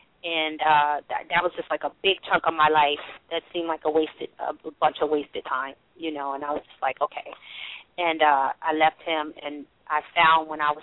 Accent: Brooklyn, New York, United States; I grew up in Brooklyn. I grew up in church.

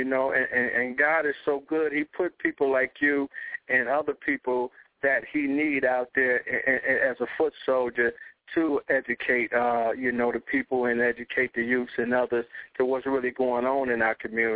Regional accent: Detroit, Michigan, United States; Well, I'm from Detroit, but my

